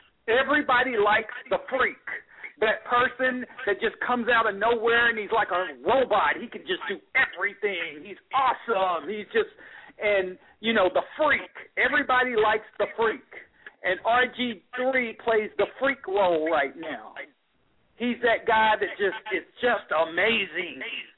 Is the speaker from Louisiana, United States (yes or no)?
no; Tennessee, United States; I'm from Tennessee. I grew up around all white people, went to an all white high school, and I dated white girls.